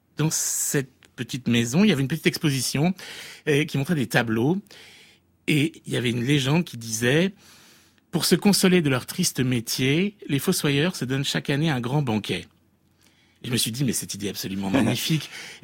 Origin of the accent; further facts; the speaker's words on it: Nouvelle-Aquitaine, France; J'avais envie de revenir au Poitou un peu, et de retrouver ma... Oui, mon pays natal.